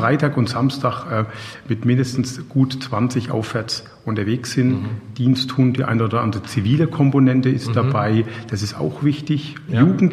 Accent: Bad Kissingen, Bavaria, Germany; ich selbst bin ja gebürtiger Kissinger

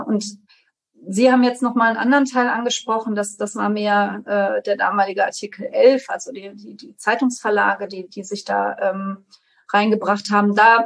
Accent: Trier, Rhineland-Palatinate, Germany; hier in meiner Heimatstadt Trier

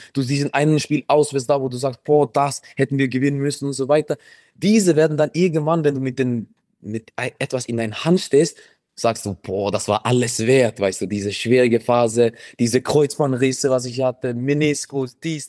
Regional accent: Norway; Ich bin in Norwegen aufgewachsen

